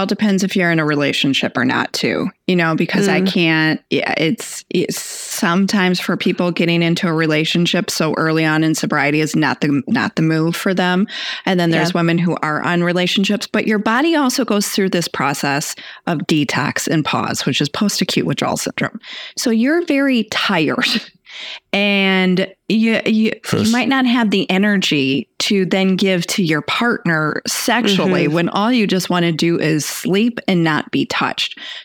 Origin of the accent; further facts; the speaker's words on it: Texas, United States; born there; I don't know if that's because I was born in Texas.